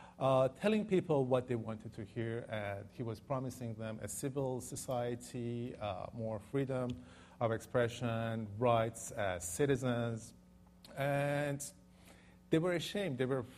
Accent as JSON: {"language": "English", "country": "Canada", "said": "I'm just Canadian."}